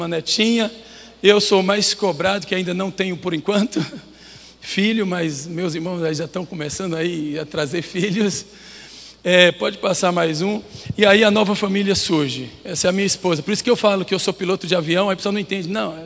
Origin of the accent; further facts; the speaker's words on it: Bahia, Brazil; Eu já morava em Brasília nessa época e eu falei, olá maninha, eu sou baiano, eu falo maninha